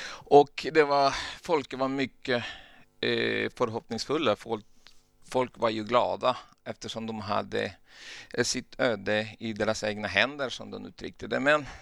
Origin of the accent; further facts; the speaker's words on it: Honduras; Jag kommer ursprungligen från Honduras.